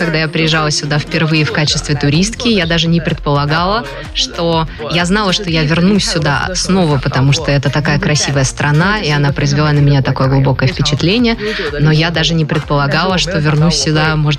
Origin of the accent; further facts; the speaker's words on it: Chongqing, China; Russian is a second language; у меня на родине, в моем родном городе Чунцине, сейчас почти 40 градусов жары